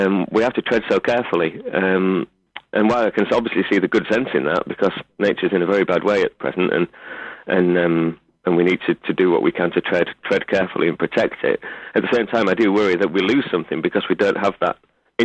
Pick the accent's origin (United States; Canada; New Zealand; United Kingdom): United Kingdom; Wakefield, Yorkshire and the Humber; accent: Yorkshire; I grew up in Wakefield, which is just down the road.